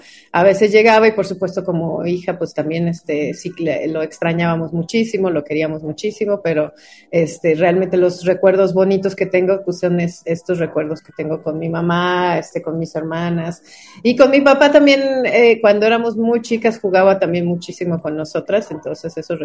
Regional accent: Guadalajara, Jalisco, Mexico; also born or lived in Mexico City; nací en la Ciudad de México, pero yo siempre digo que soy tapatía porque realmente es donde he vivido más tiempo de mi vida y mi corazón es tapatío, o sea, extraño. Ahora regresé otra vez a la Ciudad de México hace 3 años, pero la verdad es que extraño mucho Guadalajara.

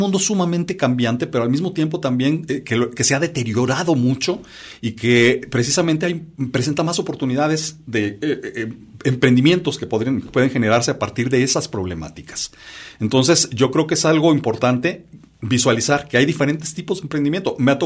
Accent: Monterrey, Nuevo León, Mexico; Yo provengo de Monterrey, muy cercana a la ciudad de Monterrey.

